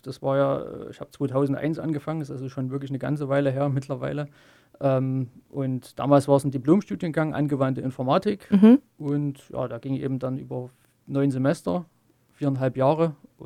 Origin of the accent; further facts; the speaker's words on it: Chemnitz, Saxony, Germany; Bin gebürtiger Karl-Marx-Städter, immer noch wohnhaft in Chemnitz. Bin eigentlich ja von klein auf hier in der Stadt gewesen, hier in der Stadt geblieben, habe hier meine schulische Laufbahn absolviert.